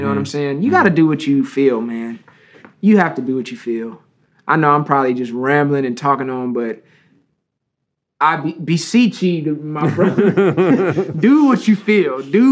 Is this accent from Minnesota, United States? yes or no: no; Flint, Michigan, United States; now in Los Angeles, United States; like, where I come from, we say cuz in blood, but we're not gangsters. There are gangsters in Flint, but we just be like, what's cracking, cuz?